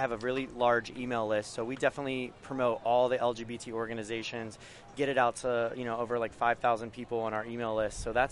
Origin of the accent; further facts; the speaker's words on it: Pittsburgh, Pennsylvania, United States; now in Sarasota, United States; But I'm from Pennsylvania, Pittsburgh area, which is really awesome that I'm here right now. And then I decided to move to the beach. So I came to Sarasota